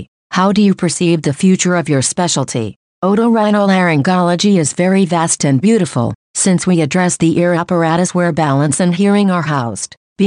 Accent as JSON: {"language": "English", "country": "Mexico", "said": "I remember that my accent caught their attention a lot. They couldn't figure out if I was Mexican or what I was. They say it's very neutral."}